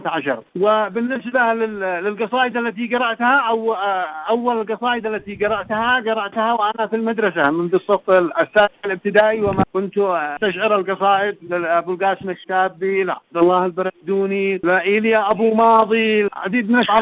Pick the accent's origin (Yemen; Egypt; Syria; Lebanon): Yemen; طبعا عندنا في اليمن نسميها الزوامل، الزامل اليمني